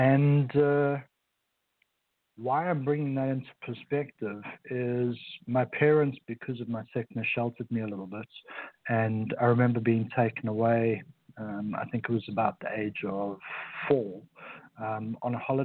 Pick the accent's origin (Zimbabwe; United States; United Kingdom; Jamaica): Zimbabwe; Harare; born there; So first of all, I was born in Rhodesia, which is now called Zimbabwe, in a city called Salisbury, which is now called Harare.